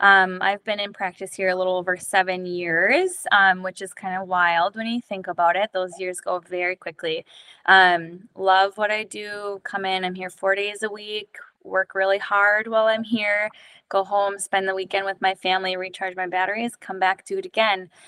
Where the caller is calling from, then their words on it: Duluth, Minnesota, United States; I came into my practice here early in good old Duluth, Minnesota.